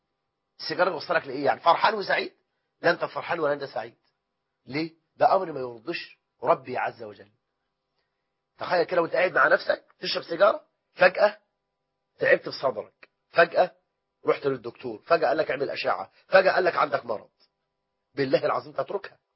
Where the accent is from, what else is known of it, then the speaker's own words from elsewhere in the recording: Egypt; بلدنا مصر